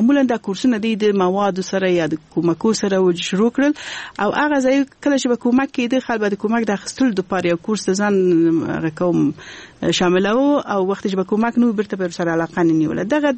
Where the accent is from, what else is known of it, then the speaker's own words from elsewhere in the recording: Kabul, Afghanistan; also born or lived in Balkh; ما درس ده په کابل کې ویلی دی او لویه شوی په کابل کې.